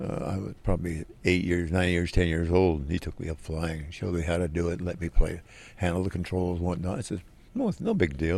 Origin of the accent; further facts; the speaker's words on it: Pensacola, Florida, United States; born there; He flew, I was born in Pensacola. He was going to flight school as an enlisted man.